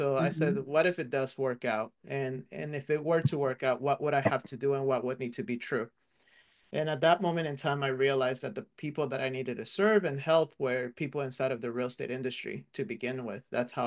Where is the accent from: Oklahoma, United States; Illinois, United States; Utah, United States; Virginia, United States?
Virginia, United States; Manassas; the house that I grew up in Manassas, Virginia